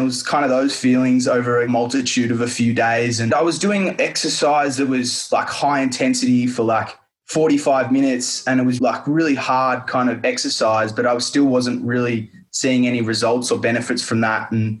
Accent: Berwick, Victoria, Australia; I'm from Berwick in southeast Melbourne

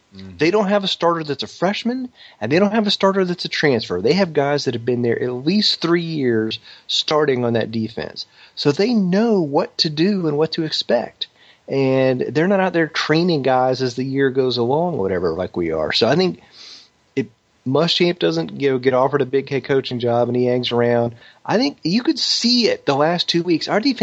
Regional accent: Atlanta, Georgia, United States; We hate Georgia. I grew up in Atlanta. Half my high school went to Georgia.

